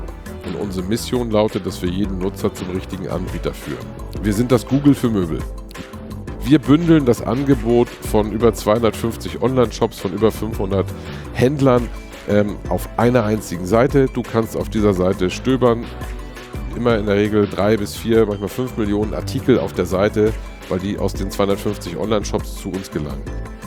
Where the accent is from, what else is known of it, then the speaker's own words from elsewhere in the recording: Stockelsdorf, Schleswig-Holstein, Germany; also born or lived in Lübeck; now in Hamburg, Germany; Genau, bin in Lübeck geboren, bin in Lübeck zur Schule gegangen, aufgewachsen oder in der Nähe von Lübeck in Stockelsdorf, kleiner Ort nebendran. Hab dann dort in Bad Schwartau Abitur gemacht.